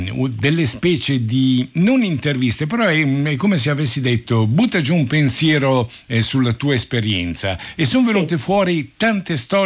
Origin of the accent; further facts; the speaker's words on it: Milan, Lombardy, Italy; Allora, sai, noi milanesi sì.